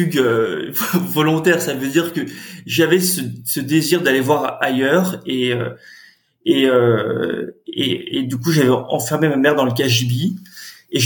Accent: Nantes, Pays de la Loire, France; j'ai grandi, je suis né à Nantes, j'ai grandi à Nantes. Mes parents sont nantais, mes grands-parents sont nantais. Enfin, toute ma famille est nantaise depuis, je sais pas quoi, 400, 500 ans. Enfin bon, je viens d'un milieu agricole

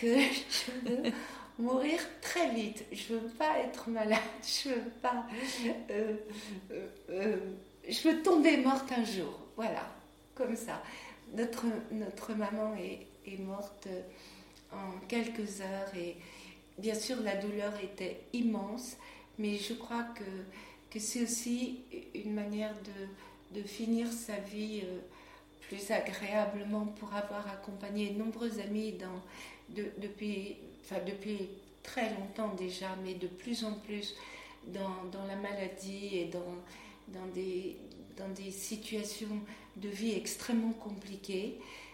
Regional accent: Paris, Île-de-France, France; born there; Je suis parisienne dans l'âme parce que je suis née à Paris

